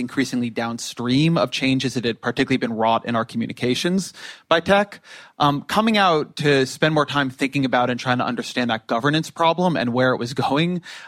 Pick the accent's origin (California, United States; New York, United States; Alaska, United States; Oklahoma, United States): California, United States; Irvine; now in Washington, United States; I'm from California. I'm from Irvine, California. I've been in D.C. for 15 years.